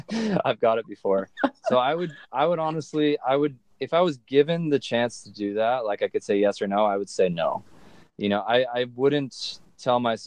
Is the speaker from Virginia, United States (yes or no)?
no; California, United States; growing up in California, everyone's so prideful about the West Coast and California in general.